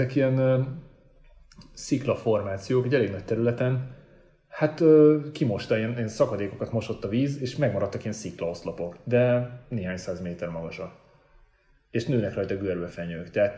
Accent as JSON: {"language": "Hungarian", "country": "Hungary", "said": "magyaráztam neki, hogy én magyar vagyok."}